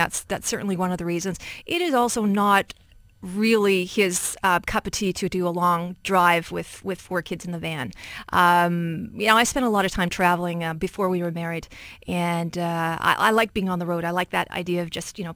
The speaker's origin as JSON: {"language": "English", "town": "Vancouver", "region": "British Columbia", "country": "Canada", "said": "So I'm from Vancouver, and I haven't been out for 4 years, which is amazing amount of time."}